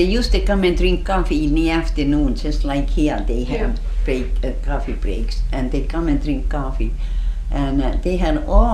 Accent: Finland; English is a second language; now in Alaska, United States; That was 1902, you know, when I come from Finland.

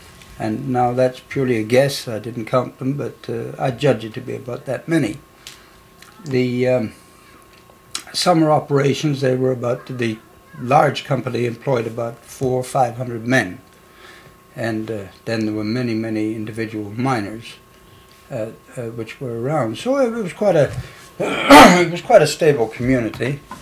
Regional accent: England, United Kingdom; now in Dawson, Canada; I came first in 1937. Mm-hmm. Actually, I came from England in 1928, and I worked in Ontario.

